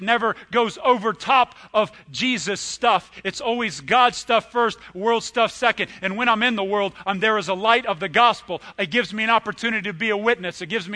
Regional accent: United States; We don't even have farmers here. I grew up in Clinton County. They're farmers.

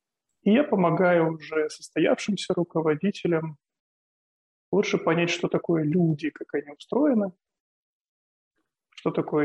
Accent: Kyiv, Ukraine; also born or lived in Donetsk; Я сам из Киева. Родился в Киеве, вырос в Киеве. Практически всю свою жизнь я прожил в Киеве, за исключением там, полутора лет, которые я прожил в Донецке.

